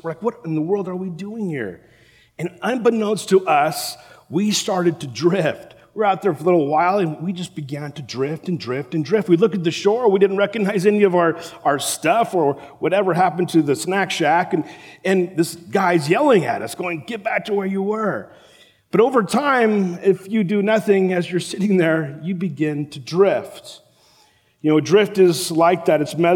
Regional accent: Los Angeles, California, United States; I grew up in South LA area, and my time as a youth, I spent so much of my time actually hanging out at the beach, because it was like 5 minutes from my house.

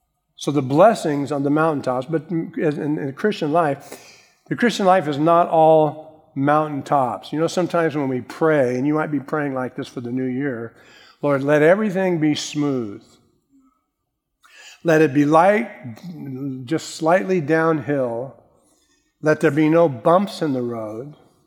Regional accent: San Bernardino, California, United States; Now, I'm born and raised in California. I grew up in San Bernardino, right up against the mountains there.

